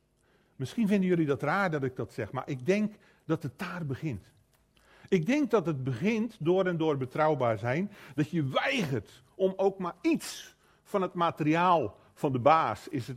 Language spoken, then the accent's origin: Dutch; Flanders, Belgium; Ik zie dat bij ons in Vlaanderen ook.